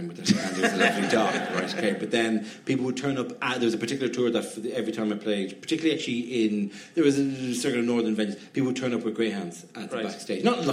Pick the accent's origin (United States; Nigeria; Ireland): Ireland; I'm Irish. I'm in the Viking nation.